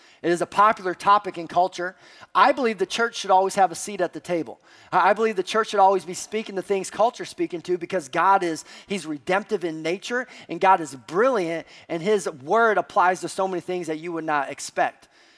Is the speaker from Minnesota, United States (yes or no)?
yes; Minneapolis, Minnesota, United States; We're from Minneapolis, and we are excited to be here